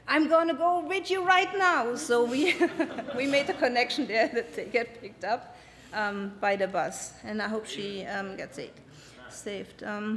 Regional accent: Lake Wales, Florida, United States; Well, I'm from Lake Wales.

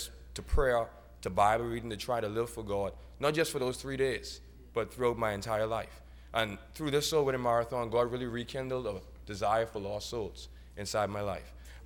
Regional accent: Nassau, New Providence, Bahamas; I'm from Nassau, Bahamas.

